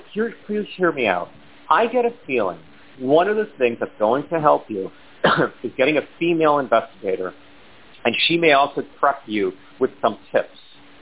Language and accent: English; New York, United States; now in Los Angeles, United States; I'm from New York, but I've been living half my life in L.A.